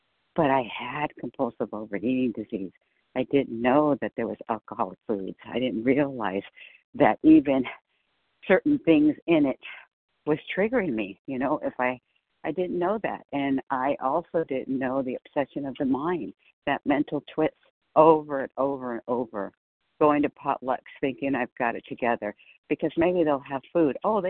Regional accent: California, United States; I'm from California

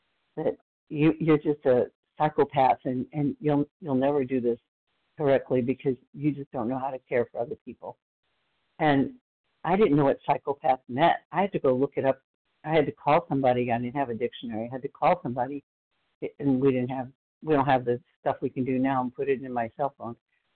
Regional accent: Texas, United States; from Texas.

